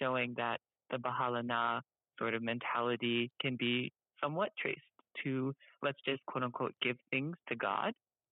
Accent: United States; disparities both and within the Asian American community minorities and then Filipino Americans, kasi po I'm Filipino American myself.

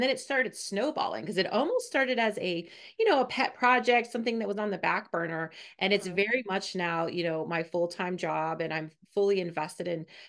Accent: Denver, Colorado, United States; I'm the eldest of four girls, so I have three younger sisters. I grew up in Denver, Colorado.

